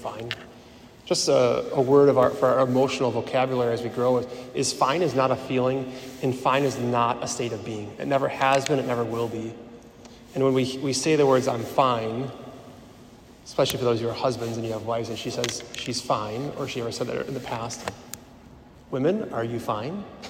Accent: Sheboygan, Wisconsin, United States; My family went up to Needham and Nashville. We're from Sheboygan area.

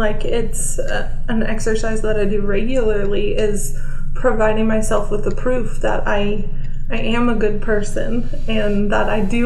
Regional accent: California, United States; I grew up in California by San Francisco.

